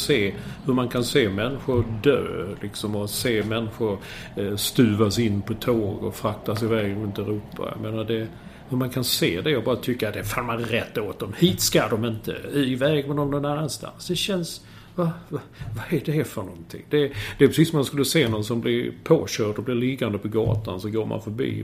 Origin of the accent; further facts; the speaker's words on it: Sweden; Och det känns ju inte så kul att läsa som svensk, som utlandssvensk, sitta och läsa det